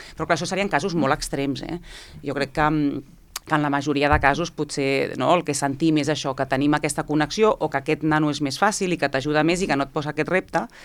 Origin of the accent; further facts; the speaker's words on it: Barcelona, Catalonia, Spain; also born or lived in Granada; jo vaig néixer a Granada, jo no vaig néixer aquí a Barcelona, llavors jo tinc els meus cosins que sí que van néixer aquí a Barcelona, jo vaig venir petita